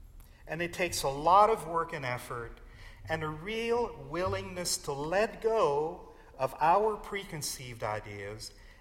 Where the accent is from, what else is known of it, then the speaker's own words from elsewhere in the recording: Florida, United States; I grew up in South Florida.